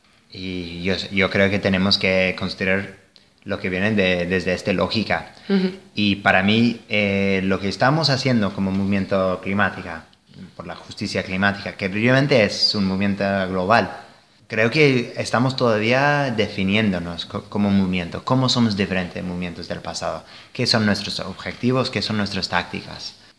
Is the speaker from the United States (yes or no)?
yes; United States; Spanish is a second language; Y bueno, vengo de Estados Unidos y recordamos muy bien el error enorme que ha sido el 9-11.